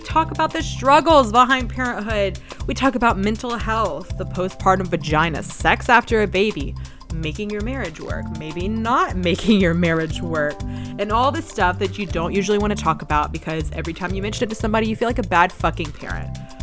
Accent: Chattanooga, Tennessee, United States; But back in my hometown in Chattanooga, in Tennessee

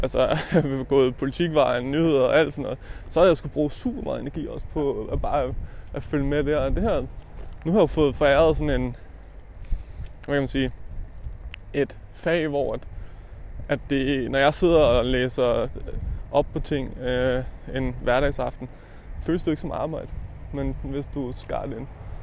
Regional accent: Hvidovre, Capital Region of Denmark, Denmark; Jeg var fra Hvidovre. Jeg var taget til Aarhus. Jeg kendte 0 mennesker i byen.

